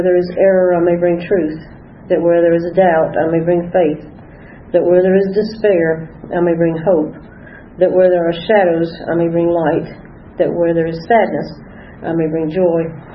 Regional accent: East Point, Georgia, United States; I grew up in South Atlanta, in East Point. My daddy ran the motor pool at Fort Mac for 32 years

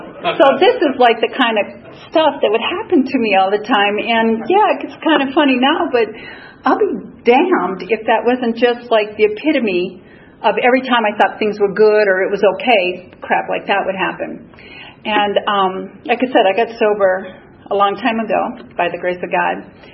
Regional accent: Minnesota, United States; And I'm from Minnesota, excuse me, I forgot to tell you that.

